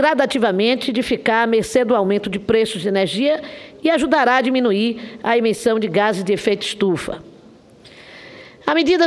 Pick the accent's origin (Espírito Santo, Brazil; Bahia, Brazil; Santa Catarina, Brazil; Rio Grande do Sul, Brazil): Bahia, Brazil; no Nordeste do Brasil, em particular na minha terra, Bahia.